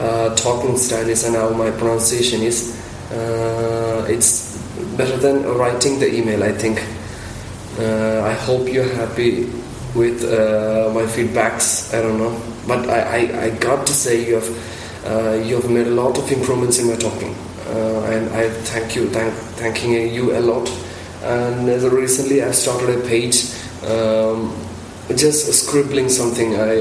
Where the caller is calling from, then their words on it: India; English is a second language; Hello, Luke. … I'm talking from India.